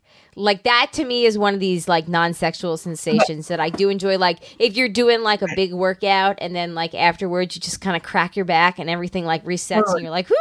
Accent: Long Island, New York, United States; Well, I'm from Long Island where they have to like, there's manicure places like more than there are Starbucks in every corner.

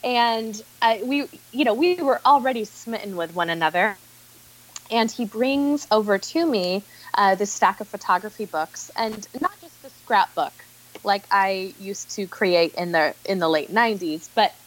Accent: Oregon, United States; I was raised in the Willamette Valley, which is kind of the area just south of Portland.

